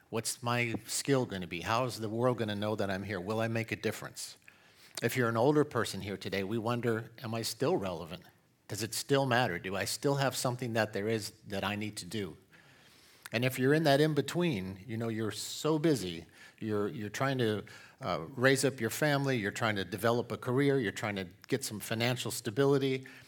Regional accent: California, United States; Most of you guys know that Deborah and I, we hail from California. We view ourselves as refugees here in Florida from that place.

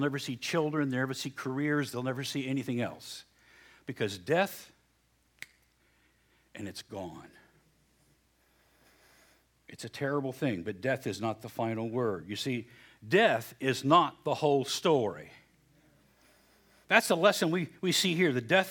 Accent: West Virginia, United States; I'm from West Virginia, so I did this now, okay?

